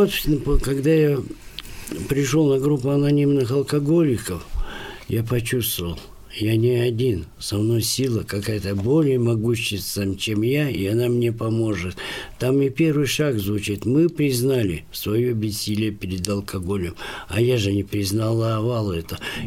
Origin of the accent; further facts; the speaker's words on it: Chita, Zabaykalsky Krai, Russia; now in Irkutsk, Russia; Я из Читы приехал в Иркутск